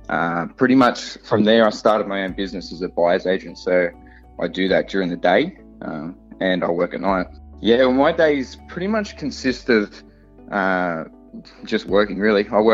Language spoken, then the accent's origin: English; Camden, New South Wales, Australia; I grew up in Camden, southwest of Sydney, and I pretty much grew up there for, you know, all of my primary school years. And then when I got into high school, we moved out towards Picton onto Acres.